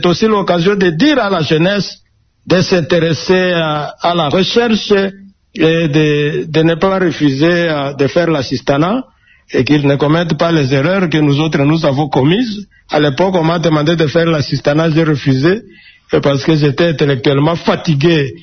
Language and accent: French; Aru, Ituri, DR Congo; parce que chez nous à Arou, ce sont les églises, et la population à l'époque